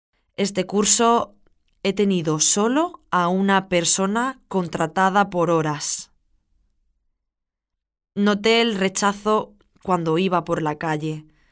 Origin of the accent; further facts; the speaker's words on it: Granada, Andalusia, Spain; moved away; Soy de Granada y vivo en Cataluña desde 2003.